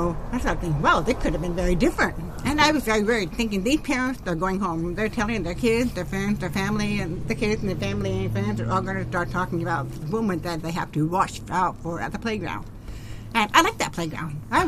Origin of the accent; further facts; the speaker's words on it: Warrenton, United States; Yeah, I grew up in Warrenton. Yeah, and my family had been in this area for quite a long time. I went to Warrenton Elementary School, the junior high, Warrenton High School.